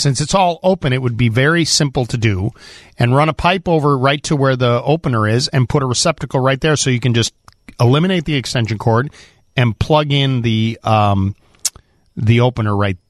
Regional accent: Highland Park, Illinois, United States; I grew up in Highwood Highland Park.

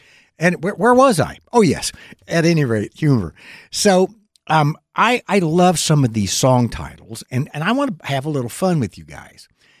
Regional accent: Texas, United States; Of course, I'm from Texas

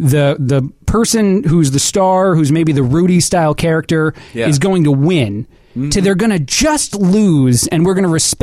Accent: New Jersey, United States; New Yorkers don't accept me as a New Yorker since I'm from Jersey.

